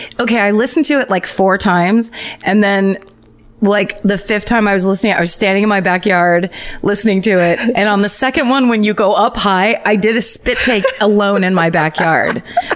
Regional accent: Sacramento, California, United States; I grew up in Sacramento, represent, all caps.

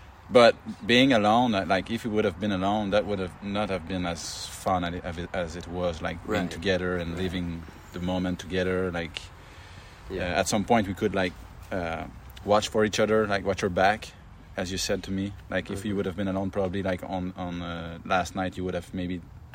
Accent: Quebec, Canada; French Canadian. So I'm from Quebec, Canada

